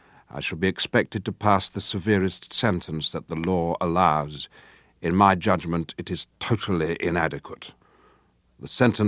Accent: England, United Kingdom; accent: northern; to be vocally, for instance, identifiable as someone from the north of England. And so I got rid of my northern accent to a great extent and spoke received pronunciation English.

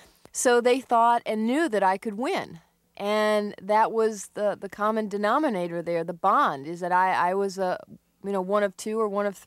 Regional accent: New York, United States; Growing up in New York, the way it kind of shook out on the streets

